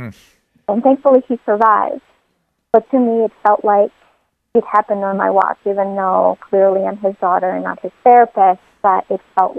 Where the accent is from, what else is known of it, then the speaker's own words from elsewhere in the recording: Ukraine; I was born and raised in Ukraine. That's where my family and I are from.